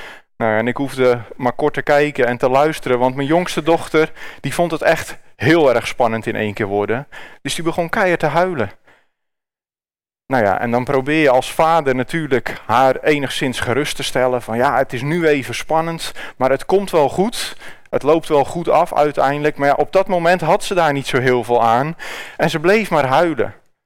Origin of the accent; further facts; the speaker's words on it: Wageningen, Gelderland, Netherlands; Ik kom uit Wageningen en daar woon ik samen met mijn vrouw Eveline. En onze twee dochters, Mirre en Saar. We zijn daar betrokken bij een baptistengemeente.